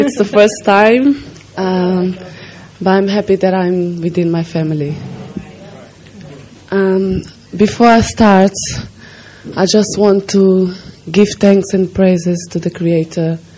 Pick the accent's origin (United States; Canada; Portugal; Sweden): Portugal; also born or lived in Mozambique; I lived in Portugal. I grew up in Portugal. I live also in Mozambique. So I know both realities.